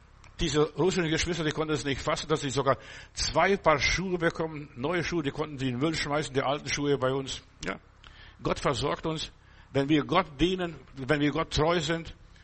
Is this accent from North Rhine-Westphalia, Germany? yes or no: no; Augsburg, Bavaria, Germany; ich komme aus Augsburg, ich komme immer hierher gefahren